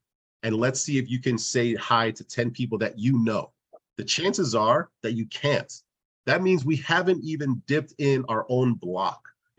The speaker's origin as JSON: {"language": "English", "region": "Hawaii", "country": "United States", "tie": "born or raised there", "said": "You know, growing up in Hawaii, that's kind of the mindset for everybody."}